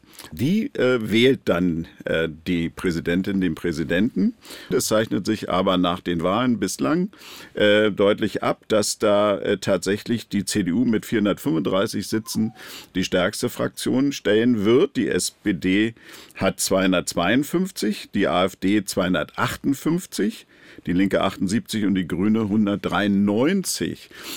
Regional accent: Berlin, Germany; was ich in Berlin habe. Also das ist meine Heimat, das ist meine Stadt

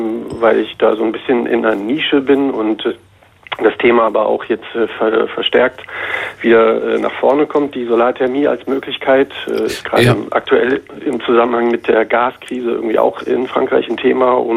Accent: Berlin, Germany; now in France; Nee, da könnte ich eher noch irgendwie Berlinern oder so, aber ich bin ja ein echter Berliner.

